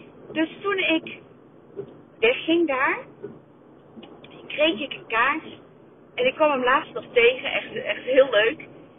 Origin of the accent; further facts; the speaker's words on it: Netherlands; De verhoudingen, dat is toch anders dan wij als Nederlanders gewend zijn.